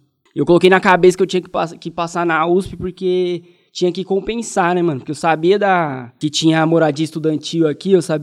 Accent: São Paulo, Brazil; lá na minha cidade mesmo, sou do extremo sul da Zona Sul, em Bugaçu.

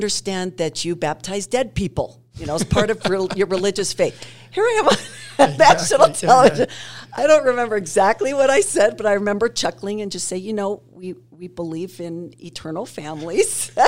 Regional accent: Utah, United States; Nobody wanted to talk to me. I was from Utah. Who wins from Utah?

